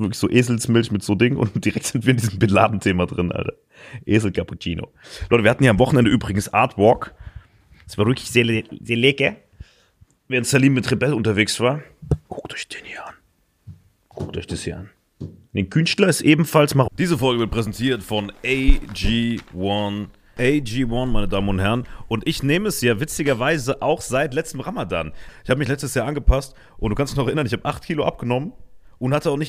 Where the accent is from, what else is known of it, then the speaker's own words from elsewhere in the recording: Germany; Ja, aber ich bin halt Deutscher.